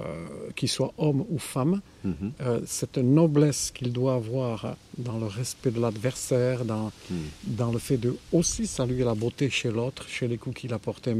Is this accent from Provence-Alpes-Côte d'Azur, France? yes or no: no; Saint-Palais, Nouvelle-Aquitaine, France; je suis né en 1947 à Saint-Palais, dont on appelait où, en basque. C'est un pays de collines, de rivières.